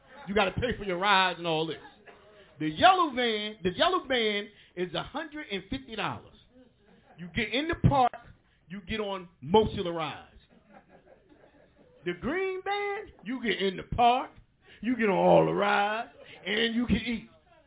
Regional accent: Newark, New Jersey, United States; now in Compton, United States; I did what any thug, first of all, I'm from Newark. I live in Compton now.

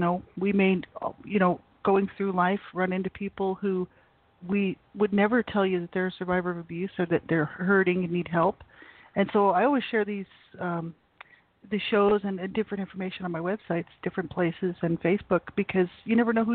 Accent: New Mexico, United States; moved away as an adult; now in Calgary, Canada; I live in Alberta, Canada, Calgary, Alberta. And I'm from the States originally, from New Mexico, born and raised, and moved up here to Canada when I was about 30.

